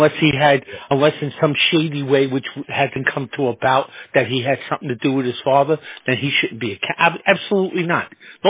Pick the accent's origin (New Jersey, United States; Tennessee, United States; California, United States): New Jersey, United States; Jersey City; You're talking to somebody who's born and raised in Jersey City, somebody who's, okay, you know, knows the Hudson County machine